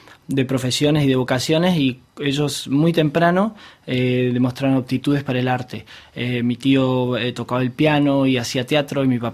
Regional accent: Unquillo, Córdoba, Argentina; Entonces yo, cuando tenía un mes de edad, ya estaba en Unquillo. Pues puedo decir que soy oriundo de Unquillo.

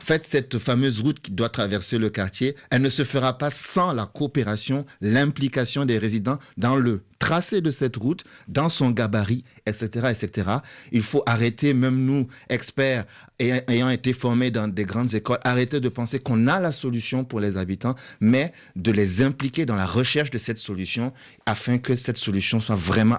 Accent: Ouagadougou, Centre, Burkina Faso; Parce que chez nous, à Ouagadougou, les constructions sont en terre, qui est un matériau noble

